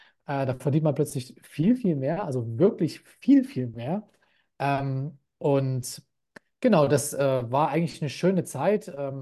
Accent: Leipzig, Saxony, Germany; Ich bin in der DDR geboren, das heißt in Leipzig aufgewachsen, 15 Jahre lang dort gelebt

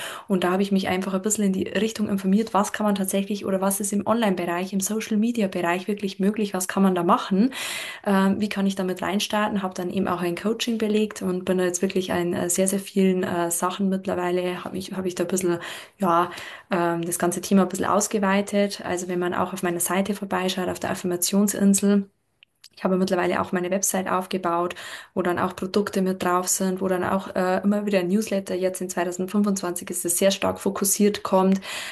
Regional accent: Bavaria, Germany; Ich bin oder ich lebe im wunderschönen Bayern. Hört man auch ein bisschen wahrscheinlich aus meinem Akzent mit raus.

